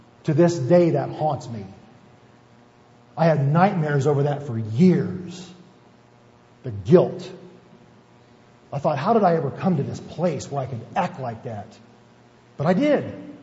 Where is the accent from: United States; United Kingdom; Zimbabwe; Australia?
United States; I was a rescue diver for my hometown of Franklin County for, 7 years.